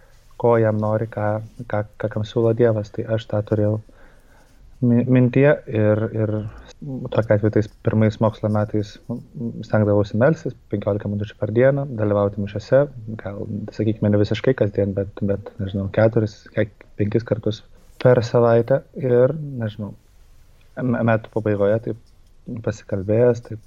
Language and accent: Lithuanian; Kaunas, Kaunas County, Lithuania; aš esu iš Kauno